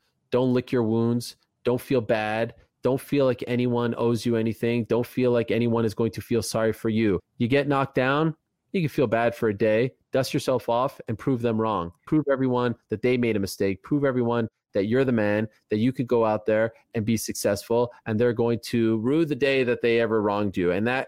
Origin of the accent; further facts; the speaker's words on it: Montreal, Quebec, Canada; growing up in Montreal, where else?